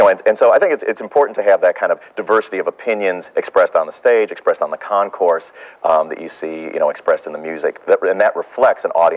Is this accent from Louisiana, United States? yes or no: no; Libertyville, Illinois, United States; I grew up black in America. I grew up in, I integrated Libertyville, Illinois. I was the first person of color to live in Libertyville.